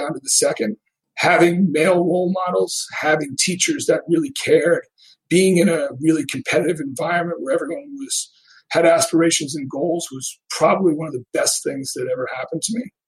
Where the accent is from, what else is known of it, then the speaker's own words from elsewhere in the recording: Rye, New York, United States; I grew up in Rye, New York. My dad had grown up in Rye, New York.